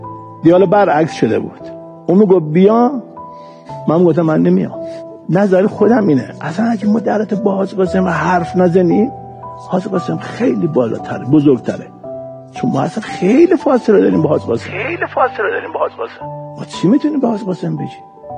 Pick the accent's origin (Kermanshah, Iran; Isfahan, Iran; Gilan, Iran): Isfahan, Iran; آخه من اصفهانیم